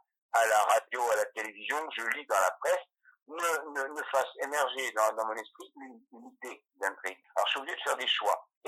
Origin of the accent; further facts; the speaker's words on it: Grand Est, France; il y a aussi dans ce polar provençal un lien avec les Ardennes. Il y a souvent un lien, quelquefois ténu, mais un lien avec ma région d'origine.